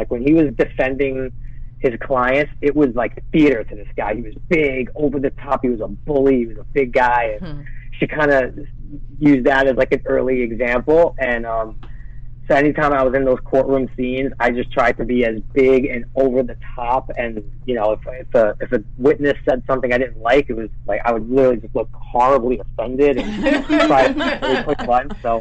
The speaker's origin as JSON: {"language": "English", "town": "Brooklyn", "region": "New York", "country": "United States", "tie": "born or raised there", "said": "I grew up in Brooklyn, and we had some similar interests"}